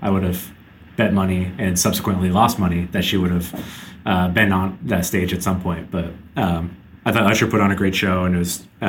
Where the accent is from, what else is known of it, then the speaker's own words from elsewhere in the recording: Phoenix, Arizona, United States; moved away as an adult; now in Indiana, United States; So I started out, I'm actually from Phoenix, Arizona. Originally started out in childcare, family-run business for about 50 years. So grew up in that from the age of 13 through the age of 24 when I moved out to Indiana.